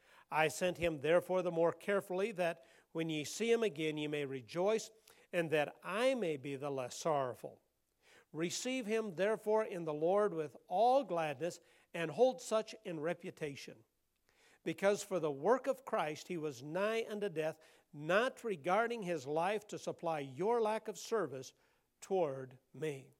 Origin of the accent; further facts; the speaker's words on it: Nebraska, United States; Now, for me, being from Nebraska, I've run across somebody from my home state